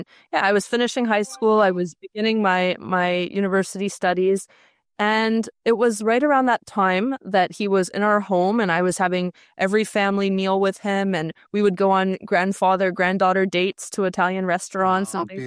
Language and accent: English; Calgary, Alberta, Canada; I'm from Calgary, Alberta, so the Rocky Mountains of Canada, and I really love hiking in the Rockies